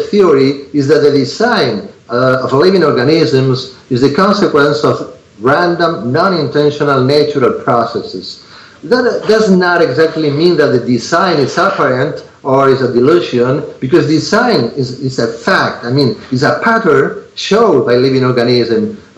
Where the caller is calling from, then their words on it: Spain; Yeah, I'm talking from Spain.